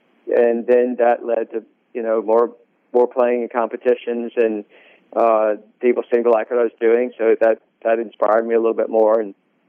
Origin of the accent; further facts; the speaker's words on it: Greenville, United States; born there; I was born in Greenville, so.